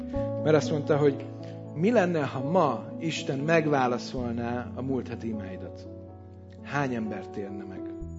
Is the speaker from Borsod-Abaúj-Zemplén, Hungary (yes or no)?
no; Budapest, Hungary; 10-akárhány éves voltam otthon, Budapesten, apuéknál